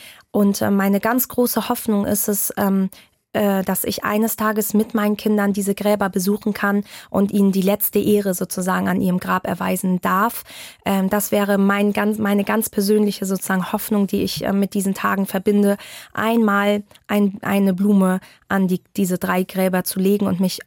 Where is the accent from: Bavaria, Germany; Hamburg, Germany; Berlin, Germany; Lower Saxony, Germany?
Hamburg, Germany; Ich bin hier aufgewachsen. Ich bin Hamburgerin durch und durch.